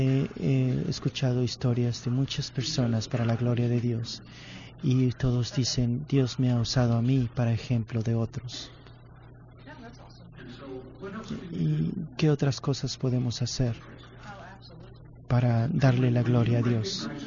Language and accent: Spanish; Thailand; born there; Spanish is a second language; moved away; Yo nací en Tailandia, a una familia budista que no conocía de Dios, nada cristianos, y vine aquí en 1989 para ir a la escuela.